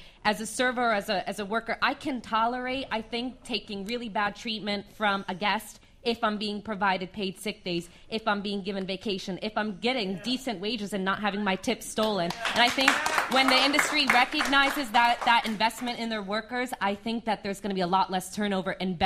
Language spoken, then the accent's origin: English; New York, United States; from Brock, New York.